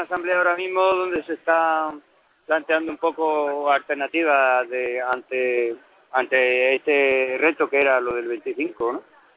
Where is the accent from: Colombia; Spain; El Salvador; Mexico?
Spain; Granada, Andalusia; No, yo soy de Granada. Pertenezco al grupo de Granada